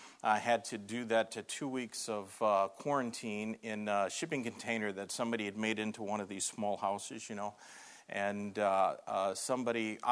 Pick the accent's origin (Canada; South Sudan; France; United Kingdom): Canada; Hamilton, Ontario; also born or lived in Zealand; I was born in Zealand and raised up in Hamilton, just south of Holland. And when I was about 4 or 5 years old, our family attended Robinson Baptist Church in that building over there.